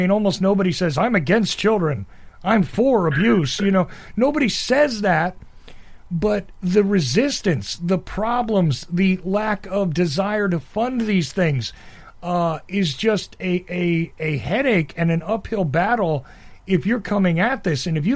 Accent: New York, United States; also born or lived in New Jersey; now in Macon, United States; because I'm from New York and New Jersey. I know I'm sitting in Macon, Georgia today, but I'm from that area.

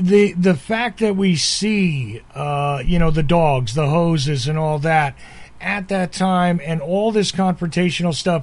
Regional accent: Asbury Park, New Jersey, United States; I've talked to you before about growing up in Asbury Park, which was destroyed

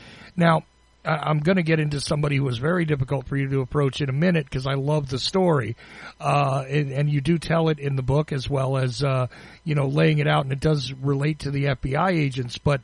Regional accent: New Jersey, United States; and I was from New Jersey, all right? So I went to New York, Pennsylvania, places like that.

